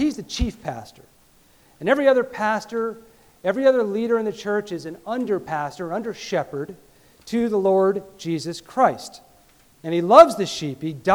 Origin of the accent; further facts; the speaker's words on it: New York, United States; I came from New York. That's where I grew up.